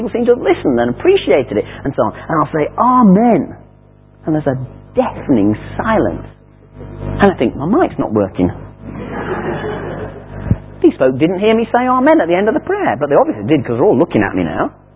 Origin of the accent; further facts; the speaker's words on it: Australia; I mean, we're Australian. I mean, we just sit there.